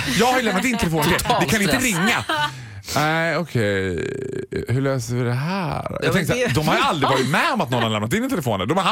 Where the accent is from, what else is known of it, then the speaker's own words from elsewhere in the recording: Borlänge, Dalarna County, Sweden; jag är från Borlänge, jag vet inte vad en visp är.